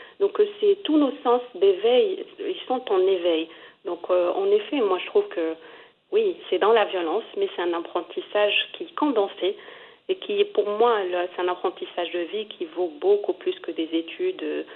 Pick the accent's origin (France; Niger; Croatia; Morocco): Morocco; moved away as an adult; j'ai quitté très jeune le Maroc. J'ai quitté à mes 18 ans pour faire mes études. Donc, je connaissais que ma sphère, ma ville natale